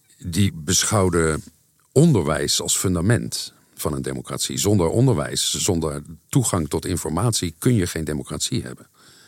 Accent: Netherlands; moved away; Ik voel me nog steeds heel erg betrokken bij mijn vaderland. En ik volg de Nederlandse politiek op de voet. Maar de afstand helpt.

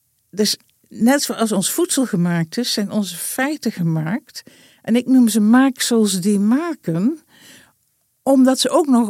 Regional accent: Groningen, Netherlands; Ik kom uit Groningen

